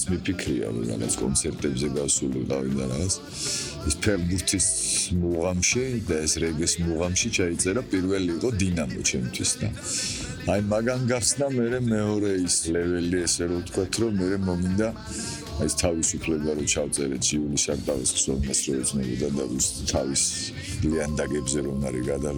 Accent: Ozurgeti, Guria, Georgia; იმიტომ რომ ბავშვობა გურიაში გავიბადე, გავიზარდე, ყველა არ დადეგებს იქ ვატარებდი და იქ ატარებენ დღესაც ჩემი შვილები

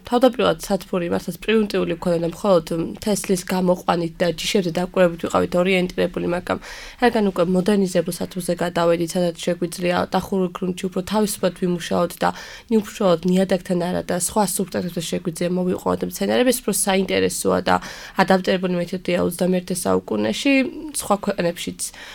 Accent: Guria, Georgia; მე წარმოშობით გურიიდან ვარ

